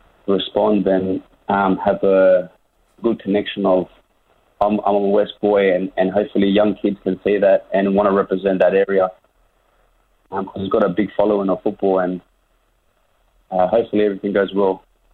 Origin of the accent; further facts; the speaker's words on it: Blacktown, New South Wales, Australia; I grew up in Blacktown.